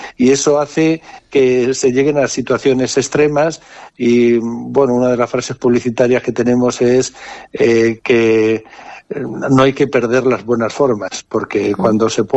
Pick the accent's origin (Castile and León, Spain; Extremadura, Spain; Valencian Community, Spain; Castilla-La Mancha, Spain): Valencian Community, Spain; Pinoso; Nosotros somos de Pinoso, somos el grupo Taules Teatre, ubicado aquí en Pinoso